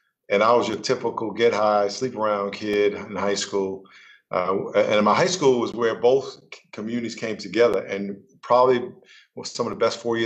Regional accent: New York, United States; I grew up in New York in a black neighborhood, and I have a white grandmother, half Chinese black grandmother, two black grandfathers.

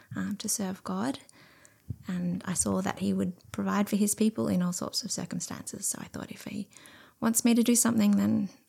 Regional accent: Sydney, New South Wales, Australia; Growing up in Sydney, I hadn't even known that.

